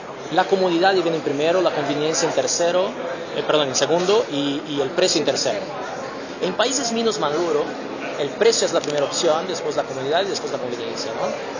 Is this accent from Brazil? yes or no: yes; Brazil; Spanish is a second language; Bueno, yo soy brasileño